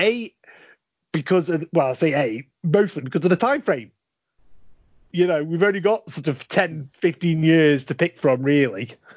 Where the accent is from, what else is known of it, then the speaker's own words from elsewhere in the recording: West Midlands, United Kingdom; We're both from the Midlands.